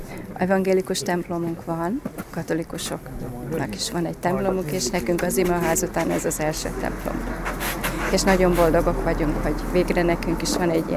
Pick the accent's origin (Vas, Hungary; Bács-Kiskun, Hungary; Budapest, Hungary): Bács-Kiskun, Hungary; Helvécia; Én Helvécián születtem. Az édesanyám helvéciai, kecskeméti, édesapám Bácskában való volt, és ez volt az első imaház, ahova jártunk, és én nekem ez a hazám.